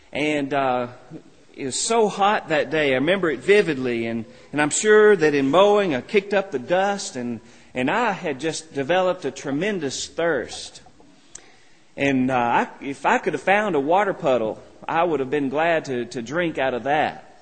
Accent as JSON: {"language": "English", "region": "Texas", "country": "United States", "tie": "born or raised there", "said": "As you know, I grew up in West Texas in very dry conditions, in fact, practically desert conditions."}